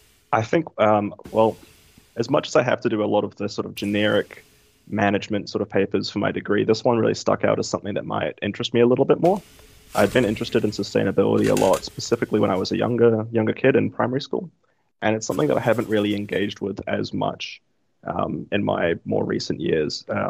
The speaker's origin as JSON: {"language": "English", "region": "Auckland", "country": "New Zealand", "tie": "born or raised there", "lives_now": "Dunedin, New Zealand", "said": "So I'm Auckland born and raised. I lived there the first 18 years of my life throughout primary school, secondary school, all in the same house in Auckland. Eastern Bays area, Kohimarama, St Heliers."}